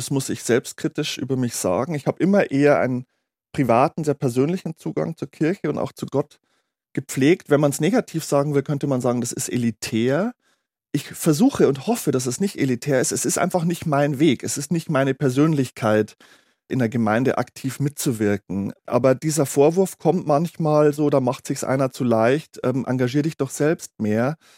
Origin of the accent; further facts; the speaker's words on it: Bavaria, Germany; ich bin in einer Kleinstadt im Bayerischen Wald groß geworden